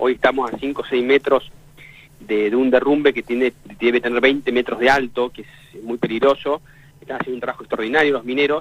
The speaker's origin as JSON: {"language": "Spanish", "town": "Río Turbio", "region": "Santa Cruz", "country": "Argentina", "tie": "born or raised there", "said": "yo soy nacido y criado en Río Turbio, santacruceño soy. Tengo 41 años."}